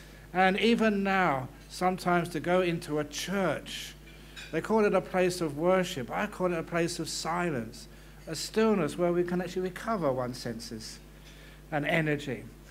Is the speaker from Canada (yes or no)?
no; London, United Kingdom; when I was a young man growing up in London, a very, very busy city, a concrete jungle certainly.